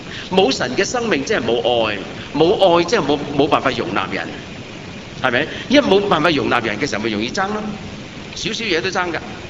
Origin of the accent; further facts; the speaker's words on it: Hong Kong; 香港人有誰喜歡吃虧的？我們香港人精到呢